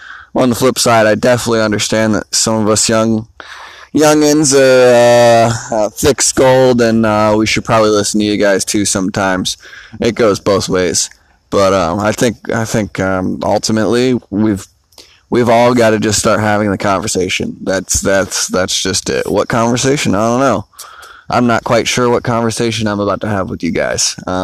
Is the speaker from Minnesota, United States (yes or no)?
no; St. Petersburg, Florida, United States; I'm 26 years old. I'm from St. Petersburg, Florida, where I grew up most of my life.